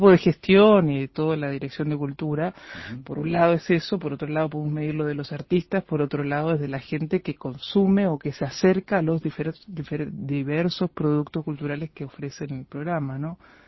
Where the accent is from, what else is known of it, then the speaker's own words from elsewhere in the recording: Chile; now in Uruguay; Soy chilena.